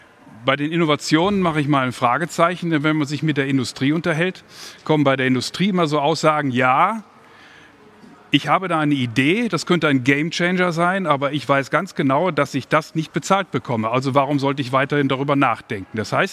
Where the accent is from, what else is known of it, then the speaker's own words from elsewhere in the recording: Kassel, Hesse, Germany; ich komme aus Kassel, nebenan ist Baunatal, da ist VW